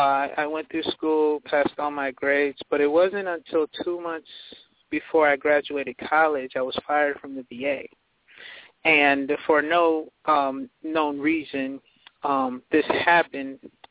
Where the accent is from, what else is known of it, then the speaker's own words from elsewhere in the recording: Nigeria; moved away; Okay, yes. I'm from Nigeria. My parents and I came here from Nigeria